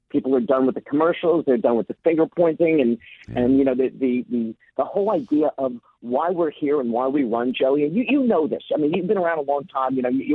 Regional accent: Mahwah, New Jersey, United States; I'm from this area. I'm from Mahwah. I've been here 36 years.

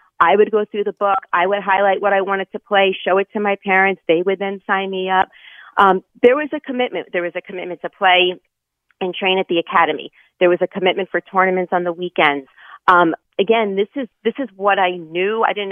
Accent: New York, United States; So I grew up on Long Island on the North Shore in quite the competitive environment, both for academics and athletics.

